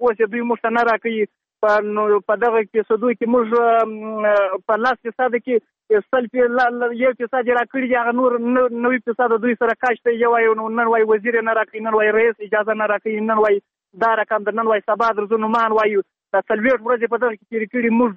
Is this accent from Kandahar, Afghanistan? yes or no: no; Badghis, Afghanistan; now in Herat, Afghanistan; موږ دلته مهاجر یو، د جاشوده د ولایت د بادغیس راغلی یو، د مرغاز ولسوالۍ دلته دا یو نیم کال کېږي موږ دلته پراته یو.